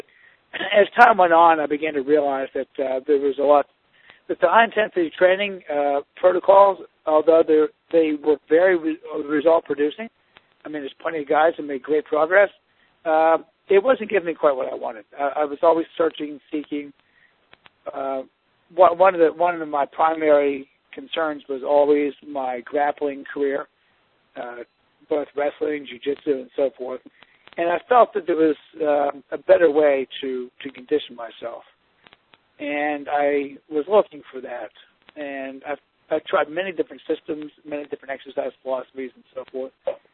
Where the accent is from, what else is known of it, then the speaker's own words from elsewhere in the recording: Carlisle, Pennsylvania, United States; Growing up in Carlisle, Pennsylvania, we were right next to York, and my dad used to take me down there as a youngster